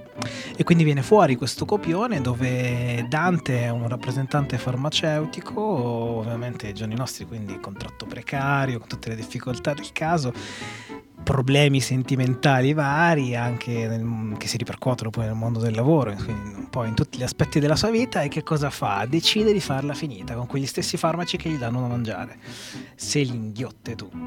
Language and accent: Italian; Ravenna, Emilia-Romagna, Italy; Io sono di Ravenna